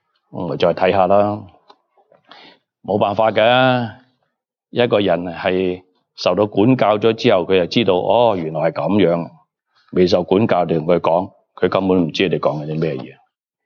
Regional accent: China; 你知唔知我哋中国人嗰啲碗啊

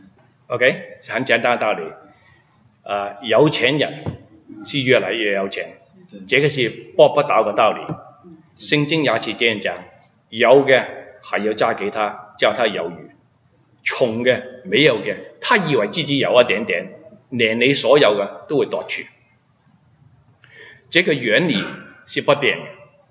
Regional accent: Hong Kong; now in Canada; 我们是香港来是什么时候来？我们70年代来这里

